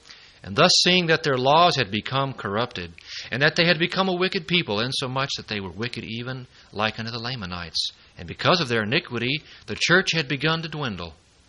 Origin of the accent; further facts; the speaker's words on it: United States; And I just wanted to mention that I, as an American, walking around, sometimes I don't see.